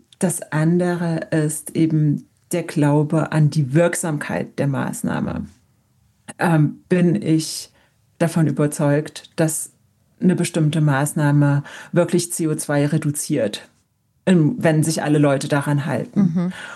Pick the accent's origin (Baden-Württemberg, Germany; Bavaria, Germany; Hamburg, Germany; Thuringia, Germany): Baden-Württemberg, Germany; Konstanz; now in Santa Fe; Ich bin aus Konstanz nach Santa Fe umgezogen und Konstanz ist ja auch eine Fahrradstadt